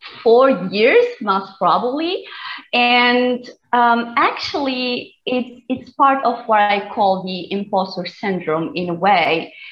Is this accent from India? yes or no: no; Tunisia; first language Tunisian Arabic; English is a second language; So my first language is my Tunisian dialect, which is kind of Arabic, Berber, and French. It's kind of a mixture.